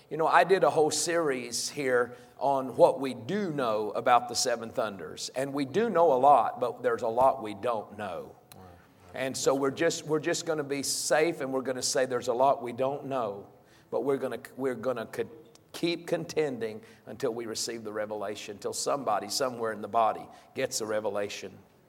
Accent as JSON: {"language": "English", "region": "the South", "country": "United States", "said": "I mean, you know, in a natural world, I'm from the South. I've eaten too much fried chicken."}